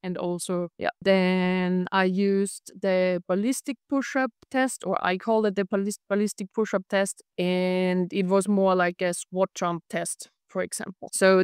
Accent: Austria; I'm from Austria and I'm working as a sports scientist and athletic coach in soccer academy in Austria.

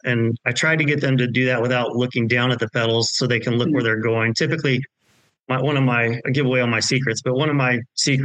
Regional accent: Indiana, United States; You know, I'm born and raised in Indiana, and that's my that's where my heart's at.

